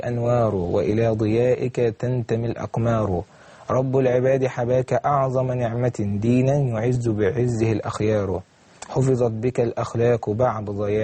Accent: Syria; لبلدنا سوريا،

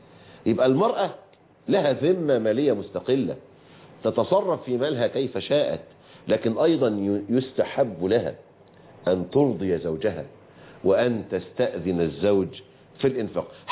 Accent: Egypt; طبعا في مثل مشهور عندنا في مصر يقول لك الهدية لا تهدى ولا تباع

